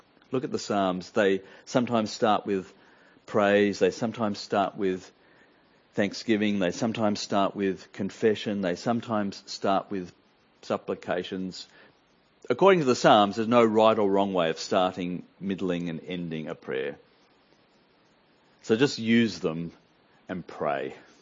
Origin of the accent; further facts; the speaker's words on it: Australia; accent: Australian; And fearing that I'd be chucked out if they heard my Australian accent, I went.